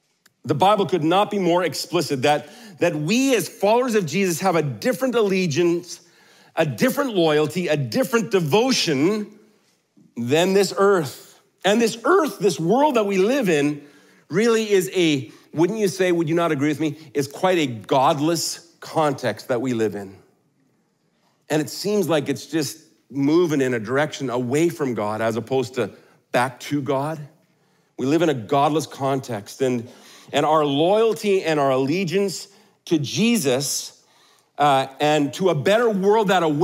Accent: Baden-Württemberg, Germany; I grew up in Germany. My mom and dad were missionaries in Germany. And one of the joys of being there is, I mean, we lived in the southwest part, right on the Swiss border.

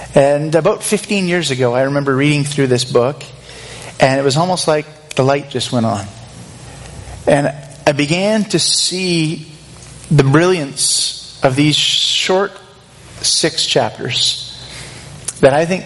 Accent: Campbell River, British Columbia, Canada; even though I grew up in Campbell River, a block from the beach. Too cold to swim there, really.

